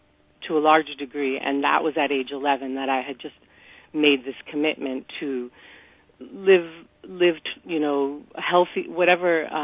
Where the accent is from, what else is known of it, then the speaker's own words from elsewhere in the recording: New York City, New York, United States; I was raised in the East Village in New York City, and I went to college in the country